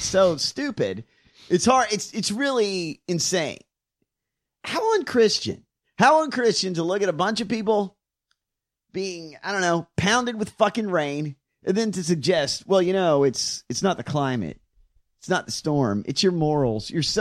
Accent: the South, United States; I'm from the South. I say mayor.

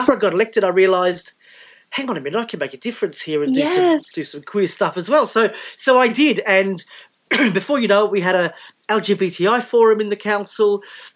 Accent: Australia; I was born here, have lived here all my life. I'm very passionate about the local community. I'm also Maltese as well as Australian, and we have a wonderful, vibrant Maltese community here.

